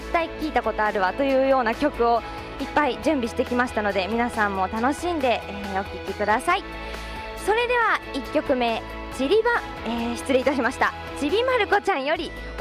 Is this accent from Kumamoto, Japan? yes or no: no; Maizuru, Kyoto, Japan; now in Kyoto, Japan; 今日もね、京都市内の方からこちらの舞鶴市、地元に帰ってまいりました。